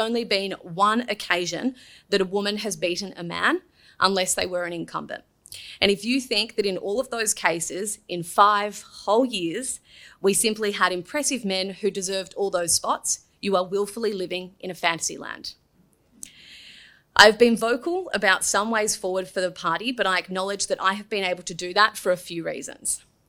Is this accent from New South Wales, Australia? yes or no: yes; Sydney, New South Wales, Australia; I grew up on the North Shore of Sydney in a rusted-on Liberal family where we all voted Liberal, but no one was a party member until me.